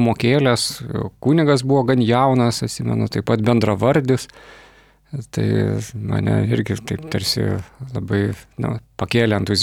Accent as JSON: {"language": "Lithuanian", "town": "Vilnius", "region": "Vilnius County", "country": "Lithuania", "tie": "born or raised there", "said": "Gimiau čia Vilniuje, čia augau, čia mokiausi."}